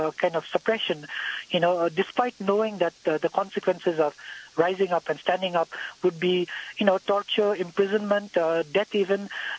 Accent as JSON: {"language": "English", "town": "Darjeeling", "region": "West Bengal", "country": "India", "tie": "born or raised there", "also_born_or_lived": "-", "said": "I was born and raised in Darjeeling, which is a town in northeastern India, which very close to the Tibetan border, and a town that had a long history of connection with Tibet. My parents were refugees who came to India from Tibet"}